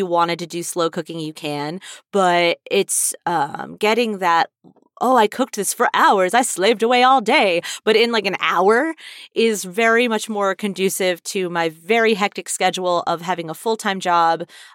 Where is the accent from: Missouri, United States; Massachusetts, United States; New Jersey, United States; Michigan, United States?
New Jersey, United States; I grew up in New Jersey.